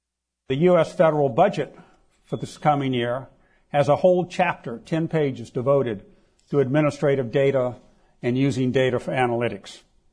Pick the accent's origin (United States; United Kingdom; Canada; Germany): United States; the South; How did you know I was from the South, where, you know, in the South, kudzu strangles things?